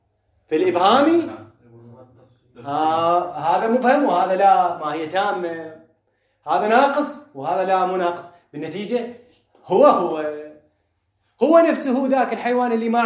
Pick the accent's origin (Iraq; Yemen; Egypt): Iraq; بعوضة عندنا بالعراق يسمونه بقى